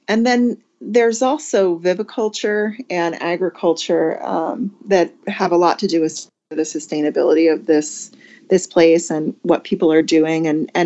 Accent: Northeast, United States; moved away as an adult; You know, after growing up in the Northeast and living there for, I guess, the first, 32, 33 years of my life

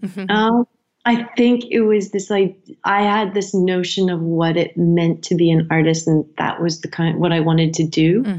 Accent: United States; And then for me as an American, and then I thought, I can't afford this.

